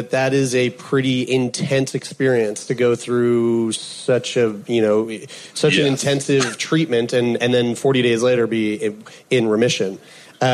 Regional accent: Newfoundland and Labrador, Canada; I'm from Newfoundland, so like tur, this it's a seabird.

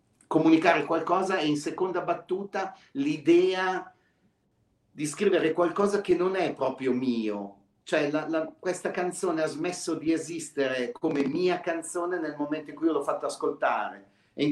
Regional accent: Acqui Terme, Piedmont, Italy; born there; i miei genitori, insomma. Sono di altre zone, ma sono nato ad Acqui, sono nato nel Monferrato.

